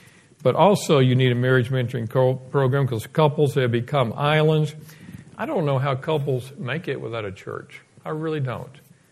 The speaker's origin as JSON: {"language": "English", "town": "Dallas", "region": "Texas", "country": "United States", "said": "she was from Memphis, I was from Dallas, both big cities."}